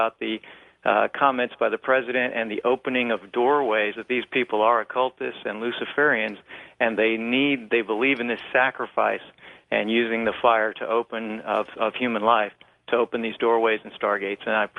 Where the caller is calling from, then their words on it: Arkansas, United States; I'm calling from … in Arkansas.